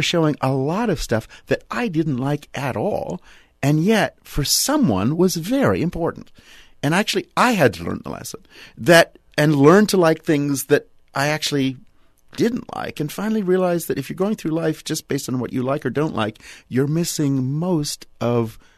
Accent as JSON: {"language": "English", "town": "Pittsburgh", "region": "Pennsylvania", "country": "United States", "tie": "born or raised there", "said": "And for me, the thrill was, you know, growing up in Pittsburgh, going to the Carnegie Museum"}